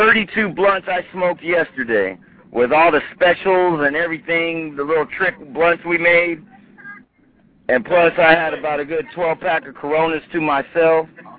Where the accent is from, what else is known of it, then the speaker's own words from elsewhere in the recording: San Jose, California, United States; from San Jose, California.